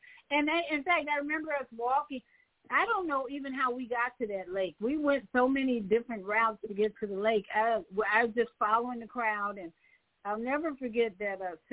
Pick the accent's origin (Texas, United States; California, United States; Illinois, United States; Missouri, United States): Illinois, United States; Chicago; And I'm from Chicago. I was born and raised in Chicago